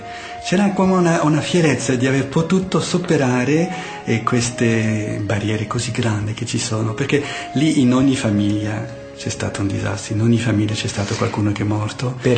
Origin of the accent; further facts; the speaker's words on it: Burundi; Italian is a second language; nel periodo della guerra civile, la civile del mio paese. E nel 93 frequentavo la scuola superiore e vivevo in casa con altri studenti quando è scoppiato proprio la guerra civile fra le due etnie